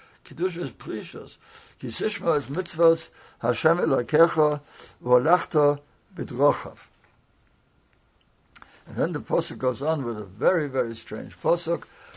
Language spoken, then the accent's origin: English; England, United Kingdom; I ought to know, I come from England